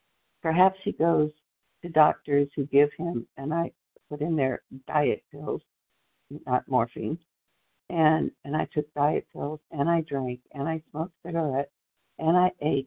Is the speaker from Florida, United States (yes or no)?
no; Texas, United States; from Texas